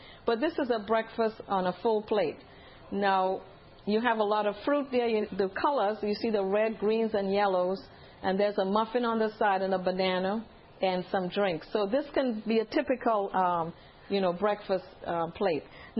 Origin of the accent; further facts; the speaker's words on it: Trinidad & Tobago; when my husband and I were missionaries in Trinidad originally, I'm from Trinidad